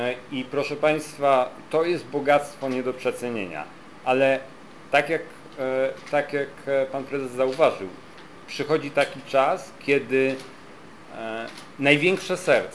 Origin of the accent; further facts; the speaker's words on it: Bydgoszcz, Kuyavian-Pomeranian Voivodeship, Poland; przede wszystkim jako bydgoszczanin czuję wielką radość i dumę